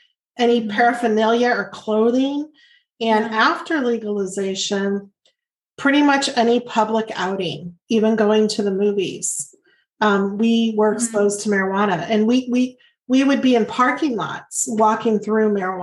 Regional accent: Pueblo, Colorado, United States; You know, I'm from Pueblo, Colorado, and before marijuana legalization came around, we were never exposed to marijuana.

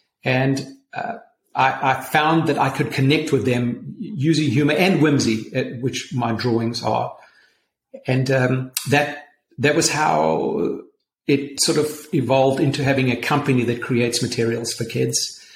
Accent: South Africa; growing up in South Africa

